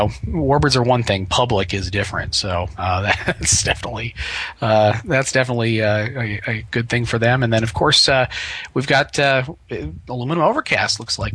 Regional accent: Buffalo, New York, United States; Hey, I grew up in Buffalo, and I had 4 years of that I had to go through.

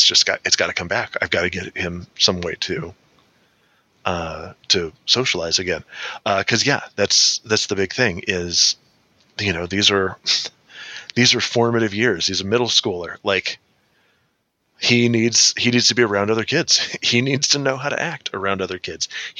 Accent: San Diego, California, United States; Oh, I grew up in San Diego. Like, that stuff came out of the ground cold.

